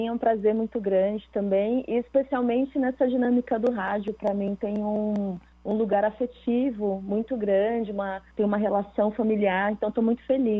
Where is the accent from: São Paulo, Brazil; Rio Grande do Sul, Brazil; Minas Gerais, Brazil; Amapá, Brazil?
São Paulo, Brazil; Eu cresci, eu nasci em São Paulo, nasci, morei a maior parte da minha vida em São Paulo.